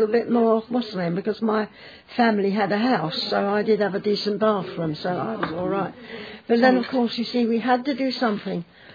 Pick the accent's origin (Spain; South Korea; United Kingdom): United Kingdom; London; Well, we're from London. We knew nothing about any of this.